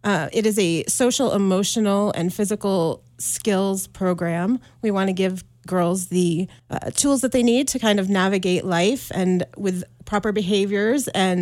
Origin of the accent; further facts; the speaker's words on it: New England, United States; So I grew up in New England and did my fair share of moving around and traveling into my early 30s